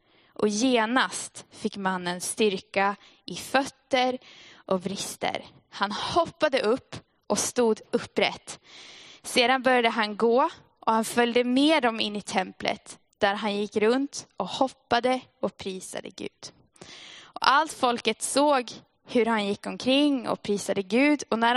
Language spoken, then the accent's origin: Swedish; Västerbotten County, Sweden; jag är från Västerbotten och i Umeå är det fortfarande ganska mycket snö.